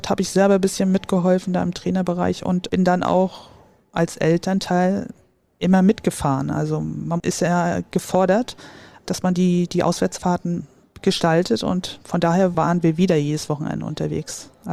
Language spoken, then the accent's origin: German; Rostock, Mecklenburg-Vorpommern, Germany; now in Buxtehude, Germany; weil für mich ist Rostock immer noch meine Heimat. Und in Buxtehude wohne ich schon lange und fühle mich halt sehr wohl dort.